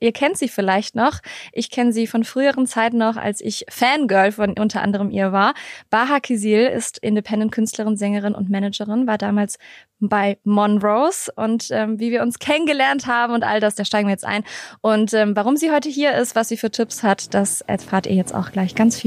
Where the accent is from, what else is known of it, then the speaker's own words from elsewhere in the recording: Eschweiler, North Rhine-Westphalia, Germany; ich komme ursprünglich aus der Nähe zwischen Aachen und Köln, aus Eschweiler